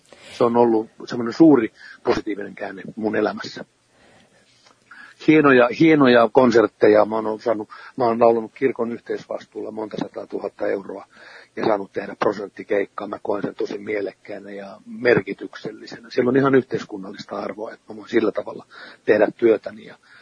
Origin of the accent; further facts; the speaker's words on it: Turku, Southwest Finland, Finland; kotikaupunkini, joksi katson Turun kuuluvan